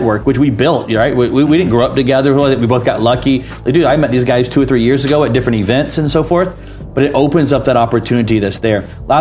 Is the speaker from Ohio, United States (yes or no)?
no; Atlanta, Georgia, United States; I just had a guy in my hometown, Atlanta, hit me up